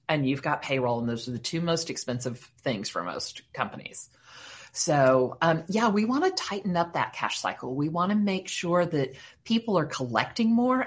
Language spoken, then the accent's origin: English; Fort Worth, Texas, United States; also born or lived in Virginia; So I grew up in Fort Worth, Texas, which is where I am. I'm fifth generation, sixth generation Fort Worth. Like basically we've been here since the Civil War.